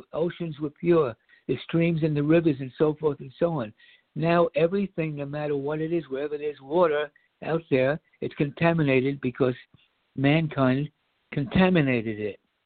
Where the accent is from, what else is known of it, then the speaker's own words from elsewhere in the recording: United States; when I was a kid growing up in America, you hardly ever heard about someone you knew or some relative getting cancer.